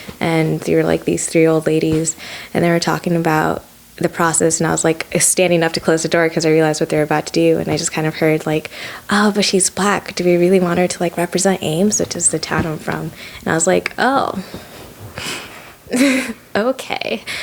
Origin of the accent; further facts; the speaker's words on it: Kenya; born there; moved away; I was born in Kenya